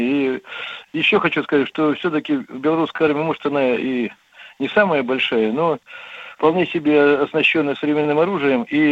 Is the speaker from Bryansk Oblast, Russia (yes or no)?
yes; Bryansk Oblast, Russia; У меня на родине, на Брянщине